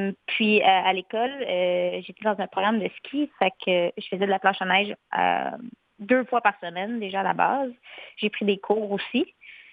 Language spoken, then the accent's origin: French; Saint-Sauveur, Quebec, Canada; En fait, moi, je viens de Saint-Sauveur, puis j'ai 20 ans.